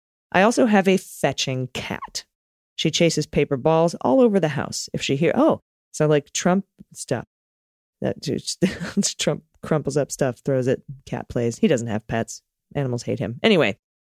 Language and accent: English; New Jersey, United States; I grew up in New Jersey, but I now live in Massachusetts.